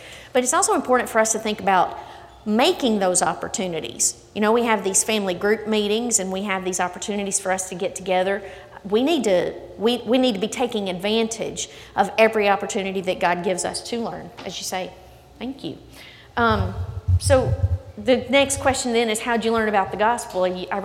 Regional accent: Henderson, Tennessee, United States; I didn't just grow up in the Bible Belt. I grew up in the Holy Land of Henderson, Tennessee, right there at the feet of Freed Hardeman University.

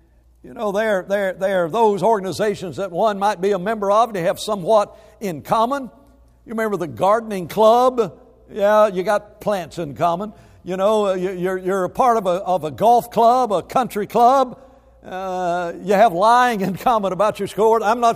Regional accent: Alabama, United States; I came down here, I grew up up in Alabama and everything.

